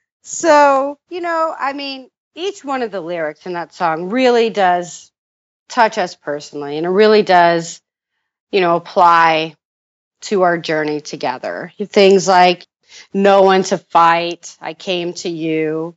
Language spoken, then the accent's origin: English; Indiana, United States; That, you know, we're both from Indiana, and so Deer Creek was our, you know, our home show.